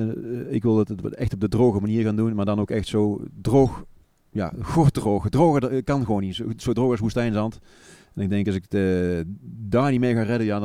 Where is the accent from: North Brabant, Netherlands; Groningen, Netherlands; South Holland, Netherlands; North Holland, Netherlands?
North Brabant, Netherlands; Raamsdonksveer; Ja, dat was bij ons in Raamsdonksveer in een zaal